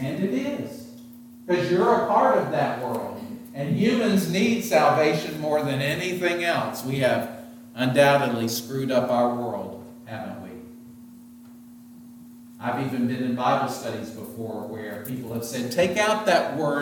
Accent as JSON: {"language": "English", "region": "Tennessee", "country": "United States", "said": "I love it. It's probably because I'm from Tennessee."}